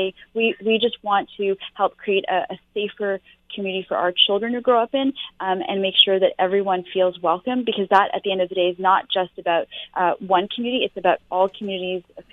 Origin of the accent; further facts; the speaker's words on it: Ottawa, Ontario, Canada; Canadian Muslims do feel very safe and part of our communities. I mean, I grew up in Ottawa.